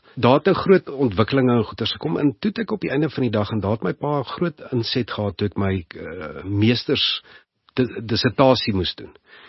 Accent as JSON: {"language": "Afrikaans", "town": "Pretoria", "region": "Gauteng", "country": "South Africa", "tie": "born there", "said": "Ek is gebore in Pretoria, skool gegaan, Linwood Laerskool, Menlopark Hoërskool."}